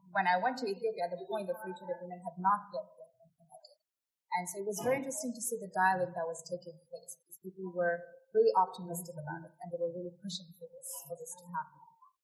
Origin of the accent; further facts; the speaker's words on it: Mauritius; I come from Mauritius